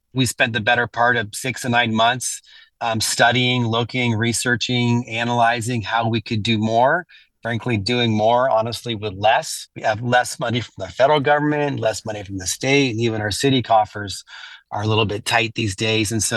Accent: Sacramento, California, United States; I'm proud of my hometown of Sacramento.

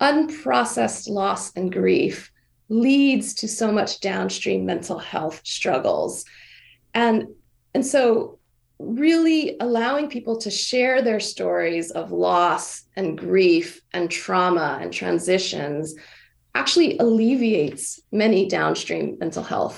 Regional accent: Hawaii, United States; all of my personal experiences growing up in Hawaii in a Vietnamese-American refugee family.

